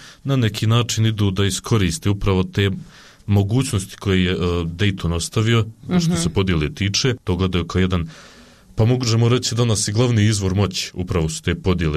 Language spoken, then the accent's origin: Bosnian; Bosnia & Herzegovina